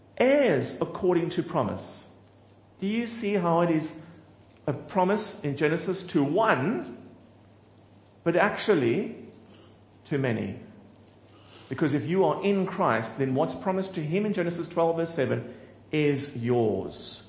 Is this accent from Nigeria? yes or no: no; South Africa; Hard to say goodbye to a good church and to say goodbye to roots. Goodbye to family. As the South African Airlines plane took off, tears ran quietly down my face